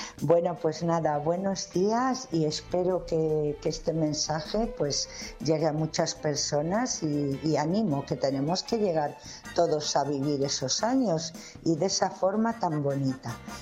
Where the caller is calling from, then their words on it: Valladolid, Castile and León, Spain; de Valladolid.